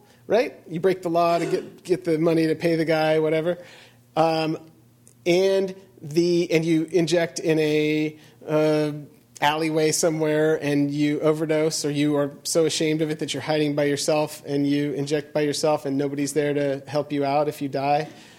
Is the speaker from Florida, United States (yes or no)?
no; Coffeyville, Kansas, United States; Let's say Anna lived in a different town let's say Indiana, my hometown, Coffeyville, Kansas. And she didn't have, in the early 2000s, there was no heroin in my hometown, none.